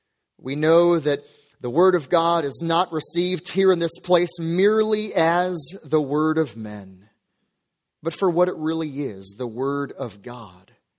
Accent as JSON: {"language": "English", "town": "St. Louis", "region": "Missouri", "country": "United States", "lives_now": "Peoria, United States", "said": "We are from St. Louis, Missouri, across the river."}